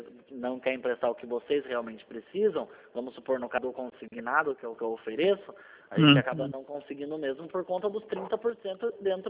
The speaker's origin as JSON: {"language": "Portuguese", "town": "Sorocaba", "region": "São Paulo", "country": "Brazil", "said": "Não, eu sou daqui de Sorocaba."}